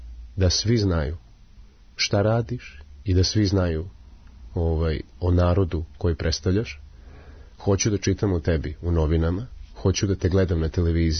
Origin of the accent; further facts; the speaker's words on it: Serbia; now in Netherlands; Sad ti kao Srbin u Holandiji da dobiješ, da kažem, takvo priznanje od njih i njihove institucije, prosto, mislim, bio sam iznenađen, ali zaista mi je bilo drago.